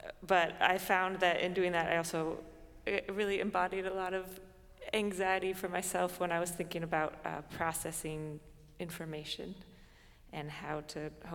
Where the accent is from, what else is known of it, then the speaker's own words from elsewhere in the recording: New Orleans, Louisiana, United States; in this piece, you'll hear some text that's from a news article that came out very recently about my hometown, New Orleans.